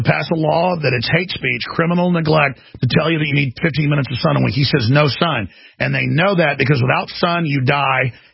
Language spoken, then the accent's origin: English; Dallas, Texas, United States; So, I mean, I grew up in Dallas. I was a wild child, you know